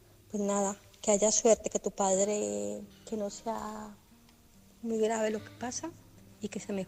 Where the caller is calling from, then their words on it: Barcelona, Catalonia, Spain; de Barcelona.